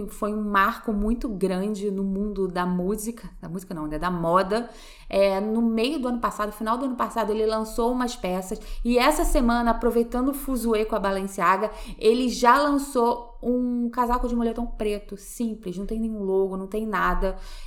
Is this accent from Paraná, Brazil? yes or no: no; Rio de Janeiro, Brazil; Eu, como boa carioca